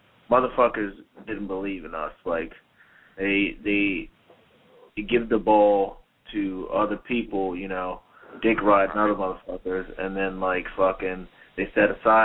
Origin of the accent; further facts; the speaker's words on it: Baltimore, Maryland, United States; yeah, man, I'm from Baltimore, Maryland. I had some rough beginnings.